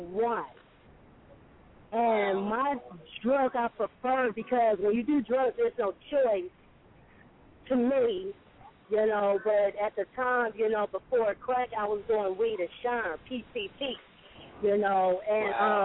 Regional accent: New Jersey, United States; I'm originally from North New Jersey, you know, that's where all my people are from.

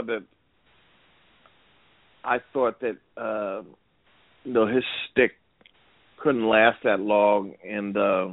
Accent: Newark, New Jersey, United States; born there; You know, I was born in Newark. Well, guess what? So was I.

